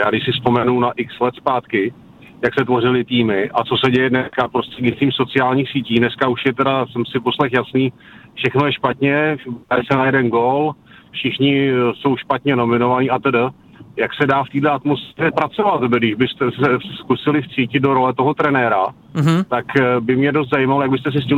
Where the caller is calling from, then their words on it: Pardubice, Pardubice Region, Czechia; z Pardubic, mám na vás dotaz jenom.